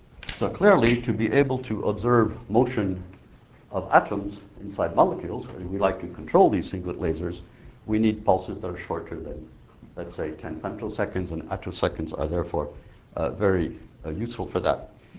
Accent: East Sherbrooke, Quebec, Canada; English is a second language; I'm from East Sherbrooke in Quebec.

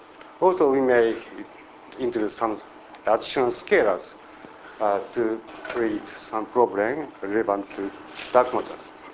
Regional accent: Toyama, Japan; from University of Toyama. Toyama is located here in Japan. This is my country, and this is my town, and this is Tsubake.

